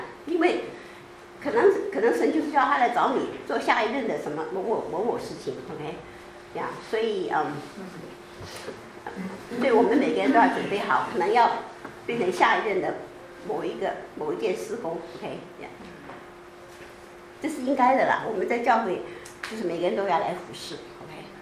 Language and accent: Chinese; China; 哎，我们中国人有的也改名字，我记得哈